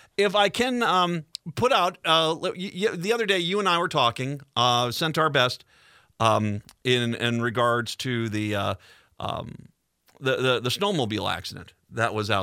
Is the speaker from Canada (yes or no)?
no; Ireland; now in United States; Actually, it's a very different holiday in Ireland than it is here. In America, it's green beer, and I'm Irish.